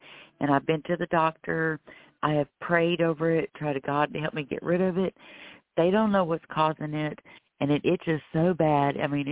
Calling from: Florida, United States; I am calling from Florida.

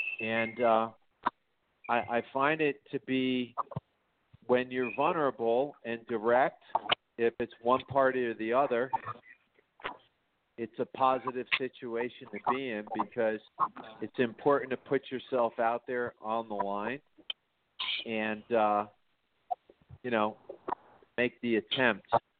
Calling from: New York, United States; Yes, hi, Ted. … from New York.

